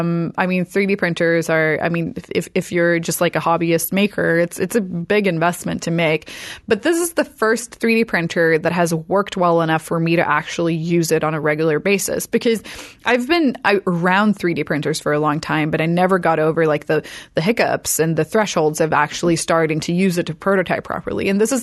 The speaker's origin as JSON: {"language": "English", "country": "Sweden", "said": "I'm European, I'm from Sweden"}